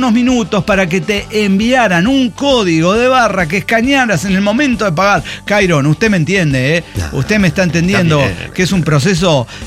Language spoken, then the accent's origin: Spanish; Mexico; soy mexicano.